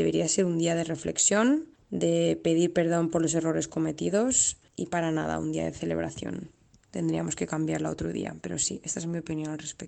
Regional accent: Sant Antoni de Portmany, Balearic Islands, Spain; soy de España, de Ibiza. Soy concejala de mi pueblo de San Antonio

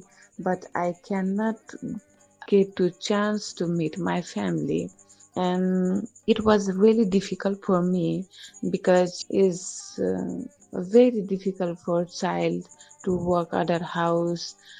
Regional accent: Dang, Lumbini Province, Nepal; English is a second language; I am from Dang. … is one of the indigenous community and belongs to the Tharu community. And this Tharu community especially lives in Nepal

